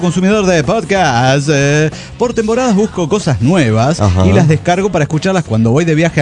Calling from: Atizapán de Zaragoza, State of Mexico, Mexico; de Atizapán de Zaragoza, México.

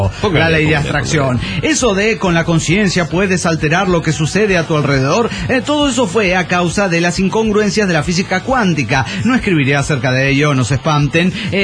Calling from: Mexico City, Mexico; del DF mexicano.

